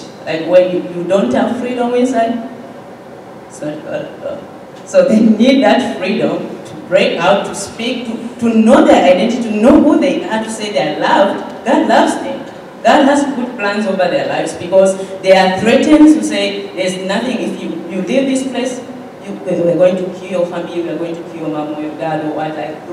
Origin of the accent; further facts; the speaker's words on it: Zambia; growing up in Zambia, I can't imagine, like, if I it was me.